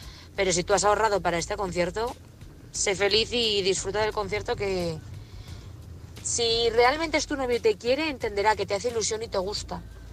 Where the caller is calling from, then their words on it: Burgos, Castile and León, Spain; desde Burgos.